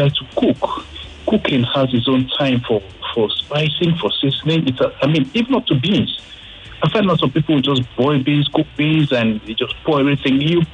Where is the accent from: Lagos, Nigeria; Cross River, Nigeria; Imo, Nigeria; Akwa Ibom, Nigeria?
Cross River, Nigeria; Now, I'm from Cross River State, right?